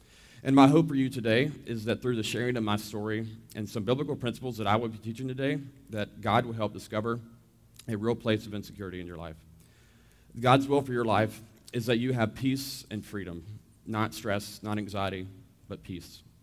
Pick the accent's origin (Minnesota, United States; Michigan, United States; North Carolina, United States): North Carolina, United States; Charlotte; Yes, I was a Presby baby, born and raised in Charlotte.